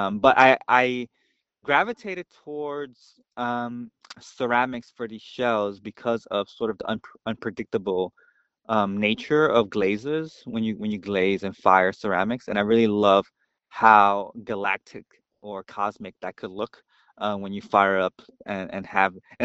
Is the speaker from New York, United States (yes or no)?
yes; Brooklyn, New York, United States; I grew up in Sunset Park, Brooklyn, which is one of the I guess pretty cosmopolitan cities, towns in Brooklyn, New York.